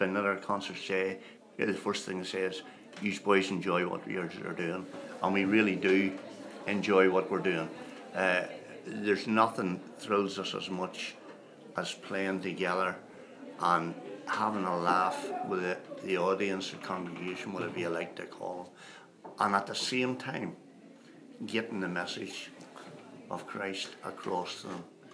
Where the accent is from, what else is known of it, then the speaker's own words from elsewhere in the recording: Northern Ireland, United Kingdom; we're from Ireland and we've come over here for the weekend, and normally what we would be doing is playing at home in Northern Ireland around the various churches